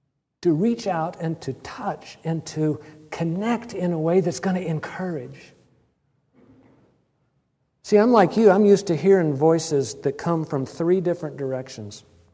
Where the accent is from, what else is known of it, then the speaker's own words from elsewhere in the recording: California, United States; And I'm coming from California going, what the heck is this?